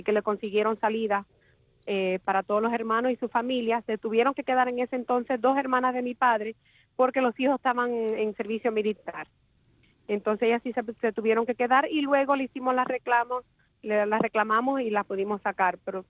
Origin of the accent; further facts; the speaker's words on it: Cuba; moved away; Nosotros cuando llegamos de Cuba nos acogió una familia que había sido preso político con mi papá.